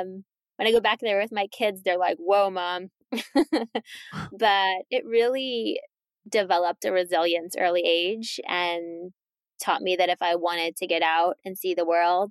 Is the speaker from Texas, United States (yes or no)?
no; Queens, New York, United States; Well, I'm from a community in Queens, which is, I think, still the borough in the United States that speaks the most languages.